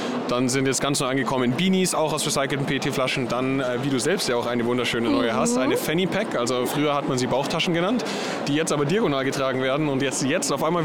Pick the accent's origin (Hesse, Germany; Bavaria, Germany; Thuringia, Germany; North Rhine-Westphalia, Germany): Bavaria, Germany; Munich; ich komme aus München